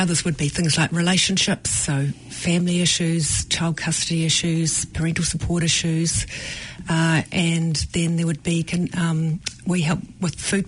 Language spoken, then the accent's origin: English; Waikato, New Zealand; also born or lived in Canterbury / Wellington; now in Auckland, New Zealand; So I grew up in the Waikato. I went to university in Canterbury and lived overseas for a few years before settling in Wellington. Moved to Auckland 8 years ago